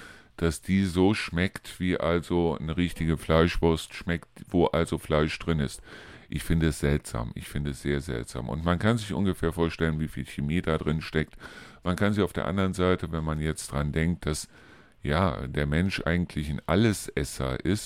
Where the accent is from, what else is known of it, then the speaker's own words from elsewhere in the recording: Neuss, North Rhine-Westphalia, Germany; Und ich komme aus Neuss. Ja, in Neuss gibt es auch Bauernhöfe drumherum.